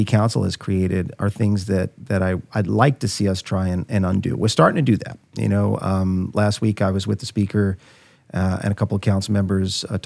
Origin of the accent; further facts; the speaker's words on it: Brooklyn, New York, United States; growing up in Brooklyn, 70s, 80s, and 90s, I never would have, you know, we were hesitant to even tell people we're from Brooklyn back then.